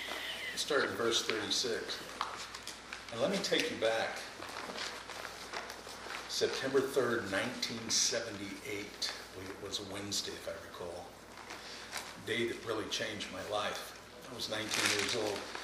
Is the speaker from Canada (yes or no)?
no; Phoenix, Arizona, United States; also born or lived in Oregon; And as I was growing up, we moved from Oregon down to Phoenix.